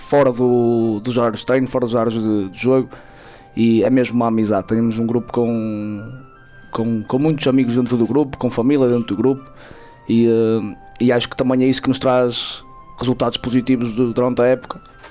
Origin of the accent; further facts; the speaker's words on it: Padim da Graça, Braga, Portugal; Não nasci, nem vivo, mas cresci em Padim da Graça e sinto-me padinense.